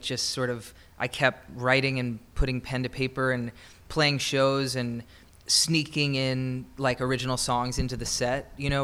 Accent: Nashville, Tennessee, United States; being a singer growing up in Nashville

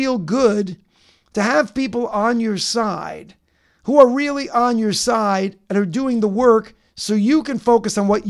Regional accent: New York, United States; I'm from New York.

